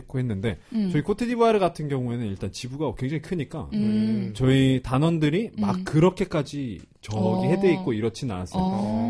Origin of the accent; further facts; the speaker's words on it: South Korea; 근데 뭐 우리 한국에서 왔다 이러면 한국이 뭔지는 알긴 알죠